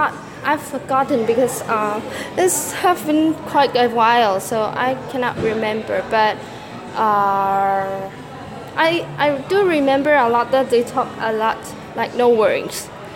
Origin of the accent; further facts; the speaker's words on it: Hong Kong; English is a second language; because I learned English in Hong Kong, and not many Hong Kong people will speak British accent